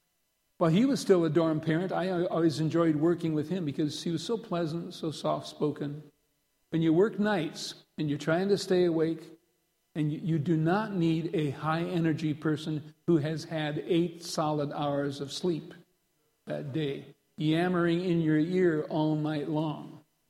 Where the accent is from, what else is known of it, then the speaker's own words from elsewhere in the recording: Redfield, South Dakota, United States; as a dorm parent at an institution for the developmentally disabled near my hometown of Redfield, South Dakota.